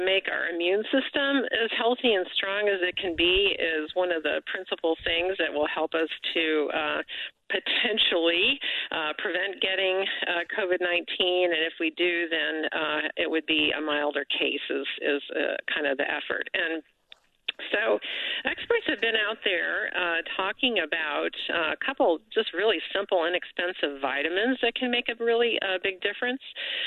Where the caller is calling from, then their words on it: San Diego, California, United States; I am in beautiful San Diego, California.